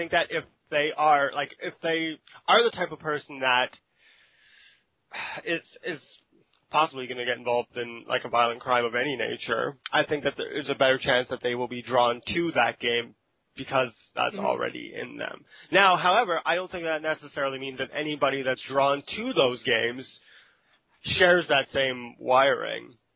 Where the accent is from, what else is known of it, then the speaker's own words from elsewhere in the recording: Canada; I'm Canadian.